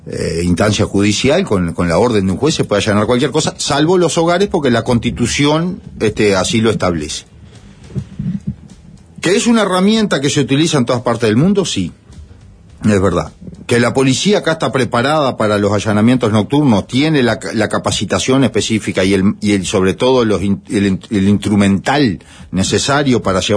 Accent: Paso de los Toros, Tacuarembó, Uruguay; te puedo poner un ejemplo, la de mi pueblo, Paso de los Toros

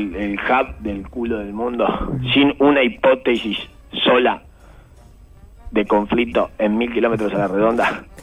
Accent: Uruguay; Esos somos los uruguayos opinando de la guerra.

